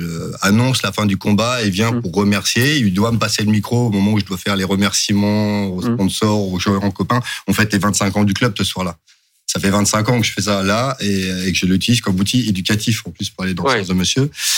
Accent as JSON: {"language": "French", "town": "Maurepas", "region": "Île-de-France", "country": "France", "tie": "born or raised there", "said": "j'y ai né, j'ai grandi, j'étais directeur du service jeunesse, directeur du service des sports à Coignières, j'ai grandi à Morpa, je suis conseiller municipal à Morpa."}